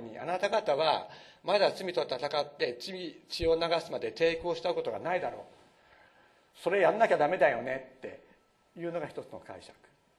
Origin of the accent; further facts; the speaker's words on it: Nagasaki, Japan; 私は長崎というところで育ちました。長崎といえばもう殉教の地で